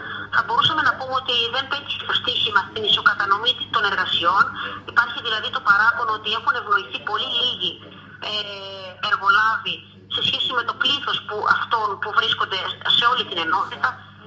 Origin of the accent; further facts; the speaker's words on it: Agrafa, Central Greece, Greece; υπάρχει αγάπη για τον τόπο μου, σε αυτόν τον τόπο που μεγάλωσα και, σε αυτόν τον τόπο που σήμερα εμφανίζει αυτό το τέλμα. Υπάρχει ένα τέλμα στο Δήμο Αγράφων